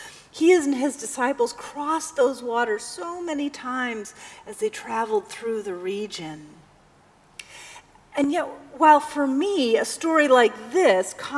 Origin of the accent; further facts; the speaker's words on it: Wisconsin, United States; I'm from the Midwest, and we have lakes galore out there. And I grew up with a lake place just 20 miles from our permanent home in Wisconsin